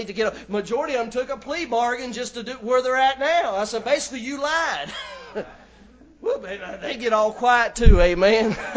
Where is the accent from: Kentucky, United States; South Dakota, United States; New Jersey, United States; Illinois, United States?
Kentucky, United States; We grew up out there in Kentucky, and a lot of them old back roads.